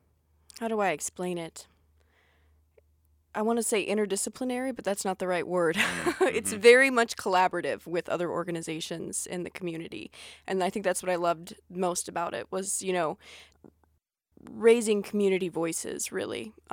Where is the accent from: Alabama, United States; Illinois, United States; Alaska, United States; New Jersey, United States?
Alaska, United States; Homer; I've never lived anywhere except for Homer. I was born there at the hospital, raised there.